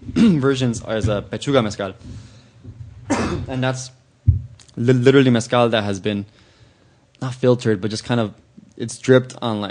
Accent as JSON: {"language": "English", "town": "Los Angeles", "region": "California", "country": "United States", "tie": "born or raised there", "said": "I was born and raised in East LA, and I just want to represent"}